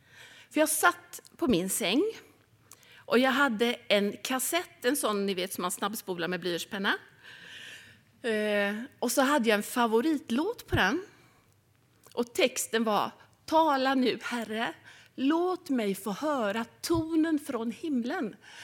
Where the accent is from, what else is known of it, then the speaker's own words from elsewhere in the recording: Värmland, Sweden; also born or lived in Örebro; now in Öckerö, Sweden; Jag kommer ifrån Värmland från början. Jag har helt tappat bort dialekten, men om jag koncentrerar mig så går det fortfarande inte. Jag har bott på Öckerö sedan 86.